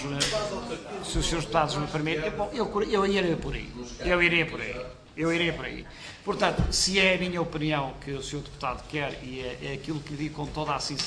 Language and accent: Portuguese; Viseu, Portugal; sabe que eu que sou de Viseu